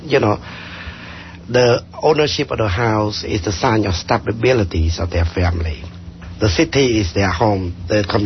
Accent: Cambodia; English is a second language; now in United States; I was a refugee from Cambodia in 1975, and you know, all I know about United States is Detroit making car.

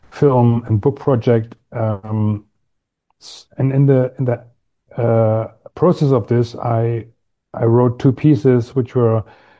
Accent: Germany; English is a second language; So I'm from Germany.

